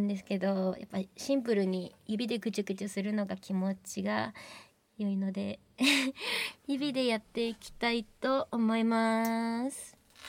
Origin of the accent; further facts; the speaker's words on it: Kanagawa, Japan; 出身は神奈川県ですよね。